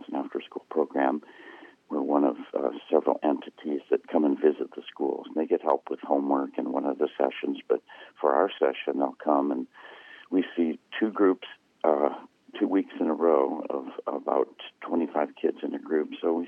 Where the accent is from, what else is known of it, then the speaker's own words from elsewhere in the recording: Davenport, Iowa, United States; now in Alaska, United States; It wasn't a farm situation, but we were definitely rural in Davenport, Iowa